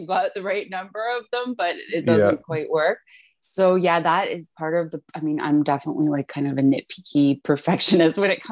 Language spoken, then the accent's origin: English; Kingston, Ontario, Canada; when I was growing up in Kingston, Ontario